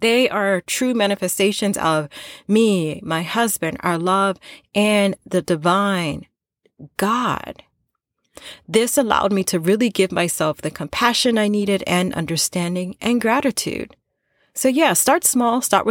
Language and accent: English; Queens, New York, United States; accent: New York; I'm a New Yorker, born and raised in Queens, New York. If the accent comes out, it comes out. It's a part of who I am.